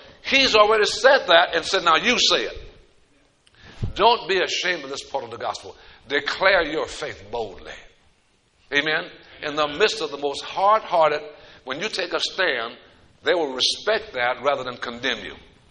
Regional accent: Donaldsonville, Louisiana, United States; From my hometown of Donaldsonville, Louisiana, to the Gulf of Mexico, the longest street in the world.

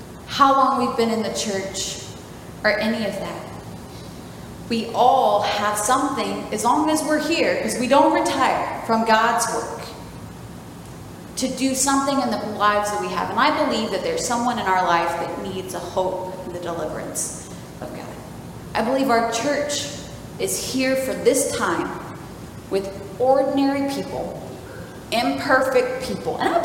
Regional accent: Niceville, Florida, United States; I'm a local, so I call Fort Walton like this whole geographical location. I'm from Niceville.

